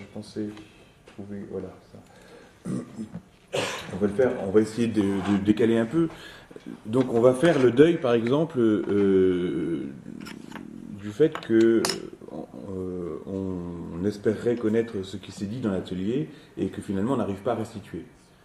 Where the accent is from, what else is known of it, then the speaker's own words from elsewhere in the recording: France; en France, ce n'est pas parce que nous sommes français que nous sommes universels en même temps.